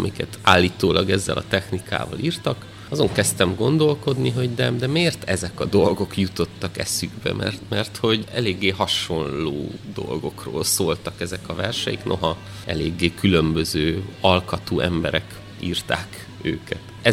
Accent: Odorheiu Secuiesc, Harghita, Romania; Kisvárosban nőttem fel, Székelyudvarhelyen, ahol nagyon közel volt a mezőerdő.

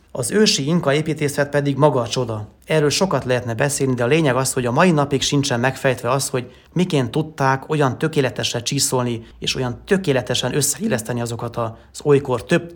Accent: Transylvania, Romania; Egyrészt nagyon büszke vagyok arra, hogy Európának és a világnak ebbe a csodás virágos kertjébe, Erdélybe születtem. Nyilván mi itt ezer szállal kötődünk a szülőföldhöz

